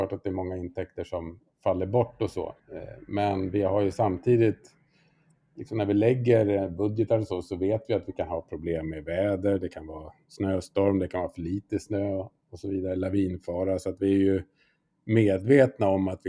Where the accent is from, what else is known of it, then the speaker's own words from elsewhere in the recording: Sweden; som svensk är man ju lite naivt inställd till just faran med laviner